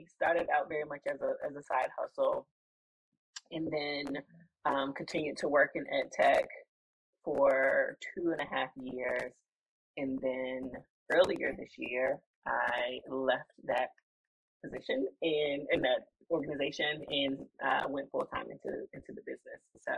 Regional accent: Virginia, United States; now in Raleigh, United States; So right now, I mentioned before, I'm from Virginia, but currently based in Raleigh, North Carolina, and I've been here about 4 years.

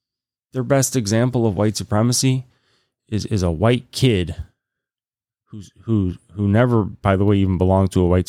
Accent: the South, United States; And by the way, I grew up in the South.

